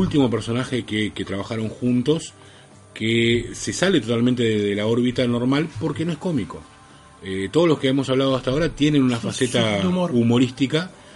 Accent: Uruguay; Somos uruguayos, entendamos cuál es la situación.

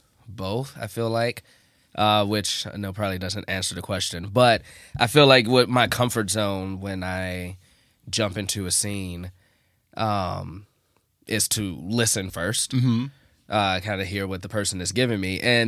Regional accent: Chicago, Illinois, United States; It wasn't like I could have did it in Chicago or I'm from Chicago.

